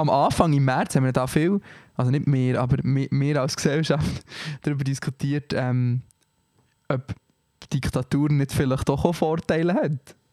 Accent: Bern, Switzerland; in diesem kleinen Kontext ist wie Bern meine Heimat, die Stadt.

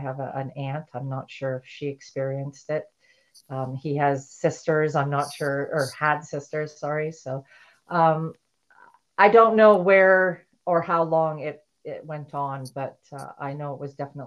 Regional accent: Ontario, Canada; I grew up in Ontario, Canada. A small town, 2,500 people in the town that I grew up in.

